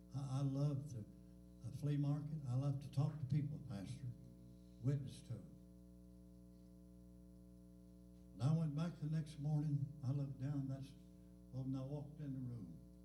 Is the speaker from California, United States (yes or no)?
no; Michigan, United States; I said, Lord, I come all the way from Michigan.